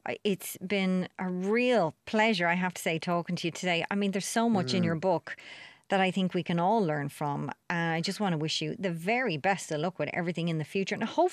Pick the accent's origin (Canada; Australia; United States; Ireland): Ireland; Of course we don't. We're Irish.